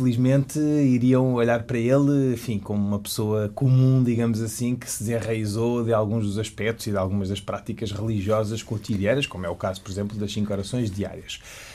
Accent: Portugal; eu, que sou português e que professo a religião islâmica.

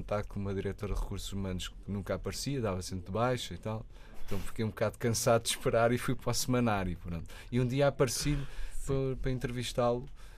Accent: Cascais, Lisbon, Portugal; eu cresci em Cascais

